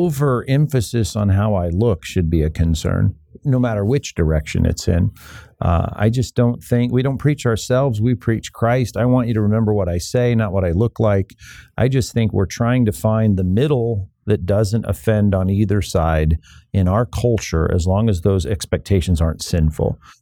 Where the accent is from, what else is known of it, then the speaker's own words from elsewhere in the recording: California, United States; I'm from California. I don't wear big belt buckles